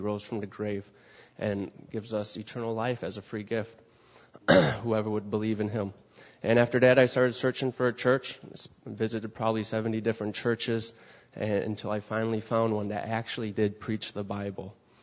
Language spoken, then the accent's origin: English; Wisconsin, United States; born there; Well, Brother Flanders, I was born here in Wisconsin.